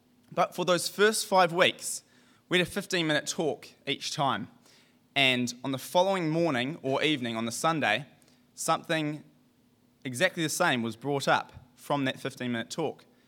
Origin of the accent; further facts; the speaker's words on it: Auckland, New Zealand; I am from overseas. I'm from Auckland in New Zealand.